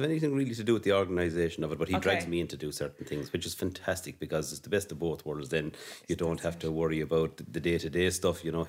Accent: Ireland; I grew up here in the Gaeltacht

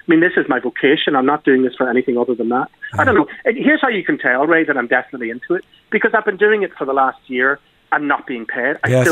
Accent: Belfast, Northern Ireland, United Kingdom; I grew up on the Falls Road.

